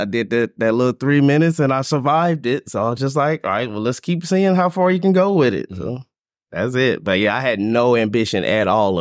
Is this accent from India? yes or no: no; Salisbury, North Carolina, United States; Yeah, small town, Salisbury, North Carolina. That was my hometown.